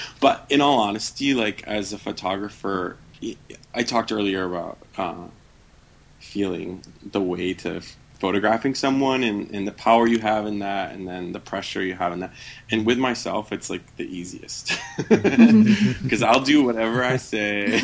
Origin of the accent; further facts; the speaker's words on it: Michigan, United States; now in Chicago, United States; because I grew up near Lake Michigan on the other side of the lake. And even though now I live in a major city and not in the woods like I did before